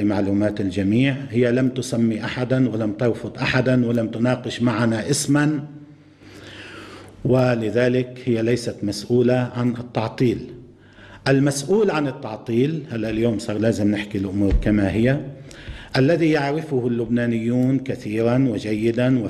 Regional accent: Lebanon; لكن المشكلة عندنا في لبنان

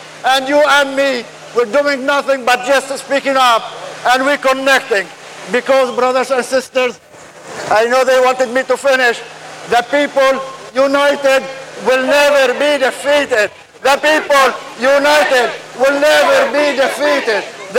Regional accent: Canada; But we, as a Canadian, we cherish our understanding and appreciation to the freedom of the speech, freedom of expression

